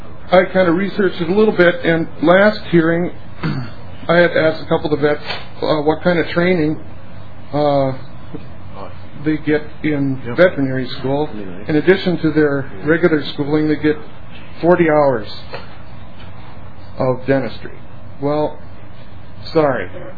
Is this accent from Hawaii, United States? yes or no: no; Pine City, Minnesota, United States; I'm from Pine City, Minnesota.